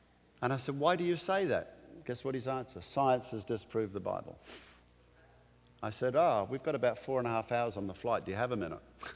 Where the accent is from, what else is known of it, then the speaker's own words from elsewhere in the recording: Australia; So I'm from Australia originally.